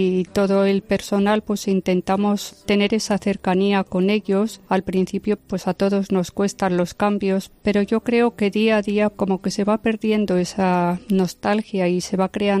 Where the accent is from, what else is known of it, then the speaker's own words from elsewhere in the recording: Tudela, Navarre, Spain; born there; soy nacida en Tudela y allí vive mi gente.